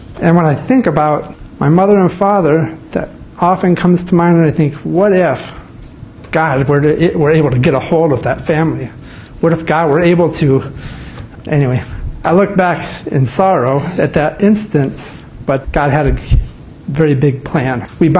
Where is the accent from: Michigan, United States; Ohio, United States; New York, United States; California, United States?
Michigan, United States; Pinckney; also born or lived in Southfield; that was when we moved from Southfield, I was a city slicker, to small town of Pinckney. No streetlights, no sidewalks. It's quite a culture shock for us.